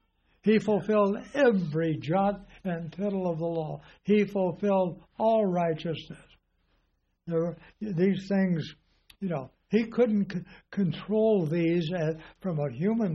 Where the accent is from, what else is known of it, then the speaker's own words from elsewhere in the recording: California, United States; I grew up in Southern California, and prior to World War II, we had a lot of Japanese truck farmers. All of the area between Compton, where we lived